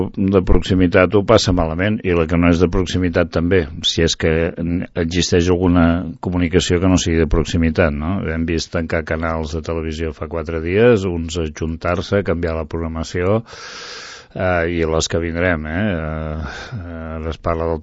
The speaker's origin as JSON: {"language": "Catalan", "town": "Girona", "region": "Catalonia", "country": "Spain", "lives_now": "Sant Cugat, Spain", "said": "quan m'han preguntat tu d'on ets, pues jo dic que soc de Sant Cugat, he viscut més anys a Sant Cugat que a Girona, no? Tot i, abans deia que era de Girona, però ara ja no té cap sentit dir que soc de Girona, perquè no m'hi sento, no? Em sento d'aquí"}